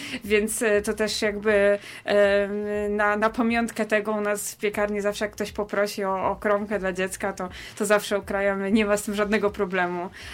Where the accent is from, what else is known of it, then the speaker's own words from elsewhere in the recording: Poznań, Greater Poland Voivodeship, Poland; więc kupowaliśmy chleb w Poznaniu, jestem z Poznania, więc było tam troszkę takich piekarni